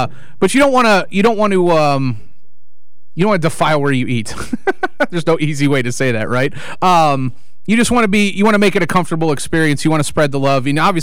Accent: Indiana, United States; I grew up in Indiana, so Reno is like basically Lake Tahoe.

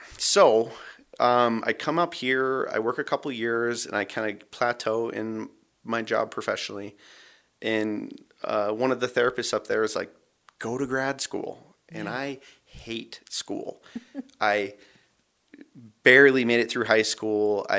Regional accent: Sandpoint, Idaho, United States; So I was born and raised here in Sandpoint, Idaho, born in 1984 in a house over on 4th Avenue to a midwife. grew up in the area

